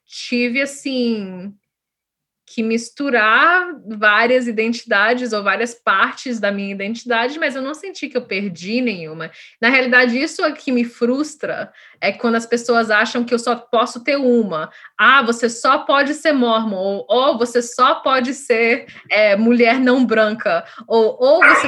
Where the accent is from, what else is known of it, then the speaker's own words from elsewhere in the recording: Brazil; não é só porque eu sou mormon. Agora a coisa que me faz diferente é que eu sou brasileira, é que eu sou de raça mista, né?